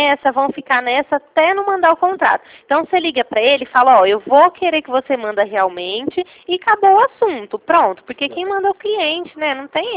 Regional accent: São Paulo, Brazil; eu falei que eu sou do estado de São Paulo

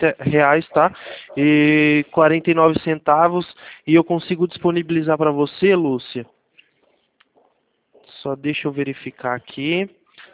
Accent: São Paulo, Brazil; Eu sou aqui do interior de São Paulo, viu, Lúcia? Acho que dá para perceber pelo sotaque, né?

